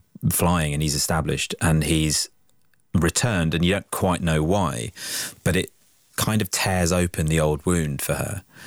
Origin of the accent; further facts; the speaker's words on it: Ipswich, East of England, United Kingdom; born there; So I was born in Ipswich.